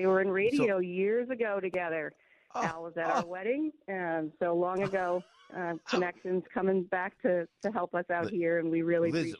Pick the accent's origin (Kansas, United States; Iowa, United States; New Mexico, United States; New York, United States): New York, United States; Cold Spring Harbor; I was brought up on Long Island in Cold Spring Harbor